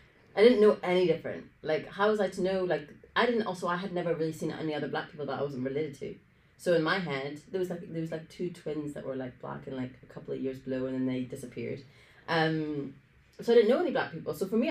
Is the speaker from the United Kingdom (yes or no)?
yes; Northern Ireland, United Kingdom; also born or lived in Scotland; now in London, United Kingdom; And I grew up in Northern Ireland and in Scotland.